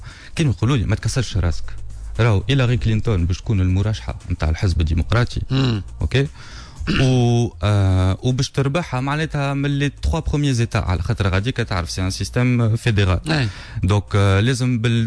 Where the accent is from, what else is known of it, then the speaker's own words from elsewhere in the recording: Tunisia; القصة هذه اللي كتونسي بوك وامك يجيبوك إن شاء الله بعد عمر طويل